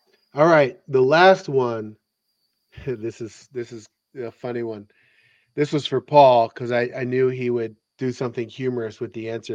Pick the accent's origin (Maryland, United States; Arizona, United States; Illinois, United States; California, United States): Maryland, United States; Baltimore; I grew up in Baltimore, and even when I was a kid in the 80s, it was starting to.